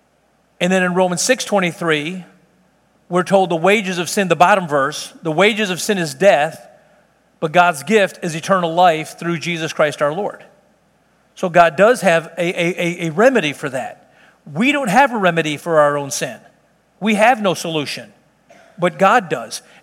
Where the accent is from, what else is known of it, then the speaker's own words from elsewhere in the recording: Joliet, Illinois, United States; born there; I was born up in Joliet, Illinois. I got here as quick as I could.